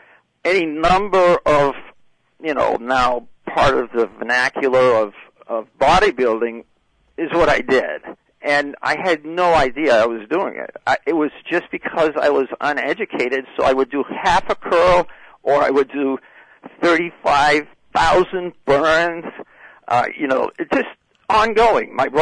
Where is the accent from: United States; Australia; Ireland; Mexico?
Ireland; I'm Irish too